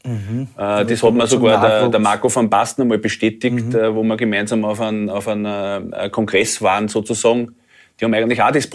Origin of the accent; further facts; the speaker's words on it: Austria; man kann einfach nicht als Österreicher gleich arbeiten wie die Deutschen